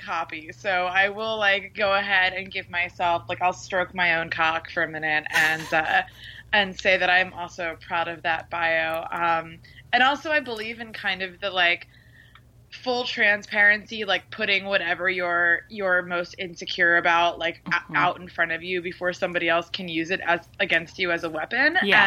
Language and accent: English; New Jersey, United States; also born or lived in Baltimore; I was living in Baltimore City. I'm from New Jersey originally.